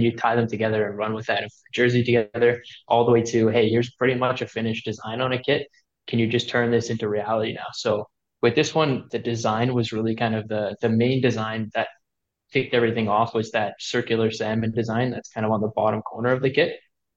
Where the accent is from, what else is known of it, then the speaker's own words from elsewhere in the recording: British Columbia, Canada; I'm always happy to chat Canadian soccer and especially Pacific FC with it being my hometown team.